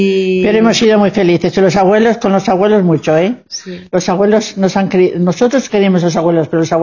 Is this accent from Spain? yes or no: yes; Torre de Peñafiel, Castile and León, Spain; Pues me la hice en un pueblo que, mi pueblo se dice Torre de Peñafiel, pero me la hicieron en Peñafiel.